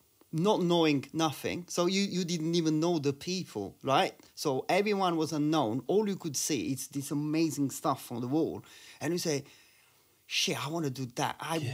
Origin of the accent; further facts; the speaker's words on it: Naples, Campania, Italy; English is a second language; moved away; Sorry, where I'm from, in Naples.